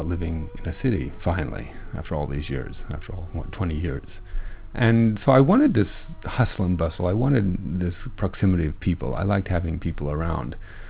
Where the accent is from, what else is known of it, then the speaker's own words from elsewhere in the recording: Texas, United States; now in Tokyo, Japan; So a lot of people ask me, when they realize I'm from Texas, they ask me, well, don't you miss the space, or don't you abhor the crowding in Tokyo?